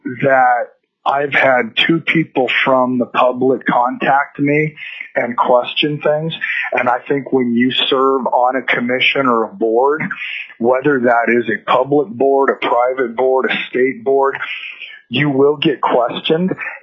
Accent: Alaska, United States; So, born and raised in Alaska.

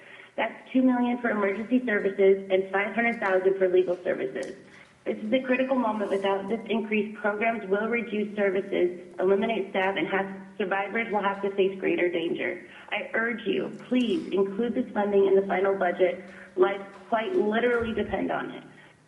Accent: Fairbanks, Alaska, United States; I'm from Fairbanks

